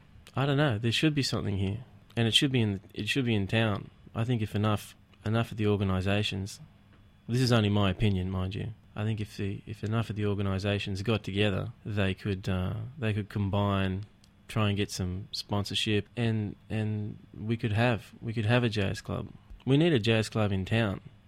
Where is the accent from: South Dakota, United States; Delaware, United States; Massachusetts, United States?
Massachusetts, United States; Marblehead; also born or lived in Salem; Marblehead's the town that we grew up in the United States, north of Boston, right next to Salem, where we were born.